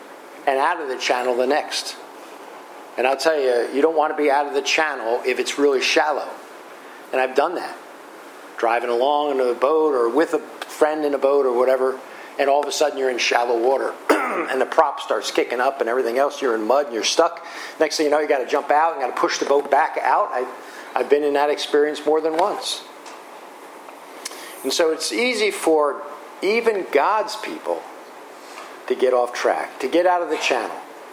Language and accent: English; New Jersey, United States; Now, growing up on the Jersey Shore, as I have all my life, around the water all the time, around the boats all the time